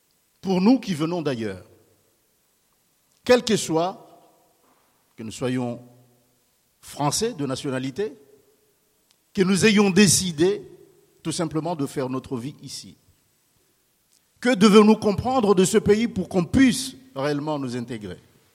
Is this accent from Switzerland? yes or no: no; Mitsamiouli, Grande Comore, Comoros; now in Montreuil, France; Je suis originaire de la Grande Comore, plus exactement de Mitsamioli.